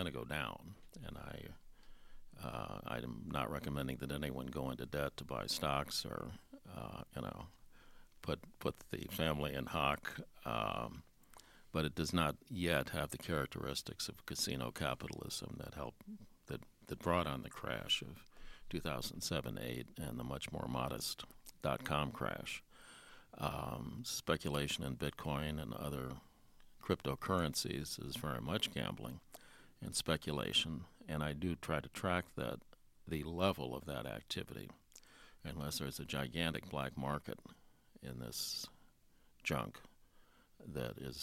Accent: United States; And as an American in South Korea, as in Britain, you are clearly a friend of that population.

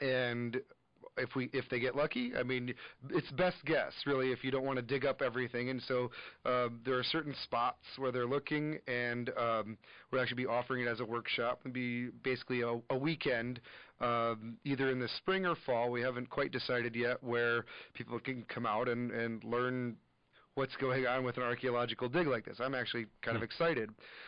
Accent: Kenosha, Wisconsin, United States; I grew up in Kenosha going to the big museums, going to Milwaukee Public Museum, going to the Field Museum

